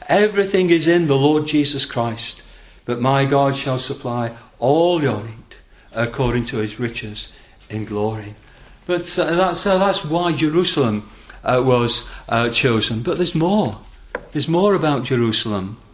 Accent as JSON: {"language": "English", "region": "the north of England", "country": "United Kingdom", "said": "a pawn shop up in the north of England, which is, as my accent will display, is a place"}